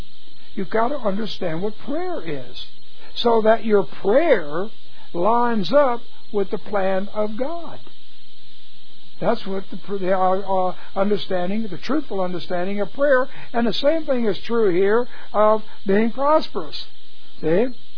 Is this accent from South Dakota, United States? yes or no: no; Houston, Texas, United States; Here I am, from Houston, where I grew up in Houston, college, all